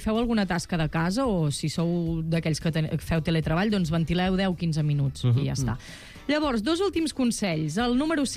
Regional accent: Catalonia, Spain; jo soc més catalana que res.

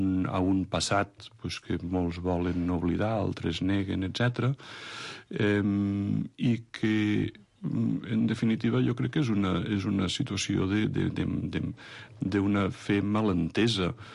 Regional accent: Lleida, Catalonia, Spain; a Lleida, jo soc de Lleida i he viscut, pues, fins a acabar la carrera.

